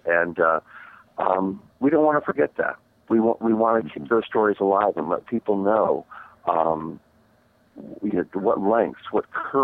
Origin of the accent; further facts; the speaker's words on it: Shreveport, Louisiana, United States; you actually lived in my hometown of Shreveport